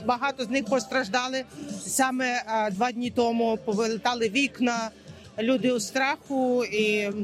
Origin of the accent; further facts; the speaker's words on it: Lviv, Lviv Oblast, Ukraine; now in Melbourne, Australia; я зі Львова сама, вже 30 років живу в Мельбурні.